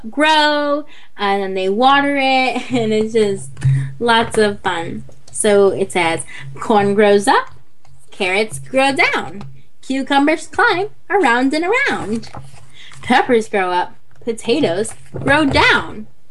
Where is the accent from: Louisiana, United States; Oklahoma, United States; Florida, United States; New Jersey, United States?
Louisiana, United States; New Orleans; since I'm from New Orleans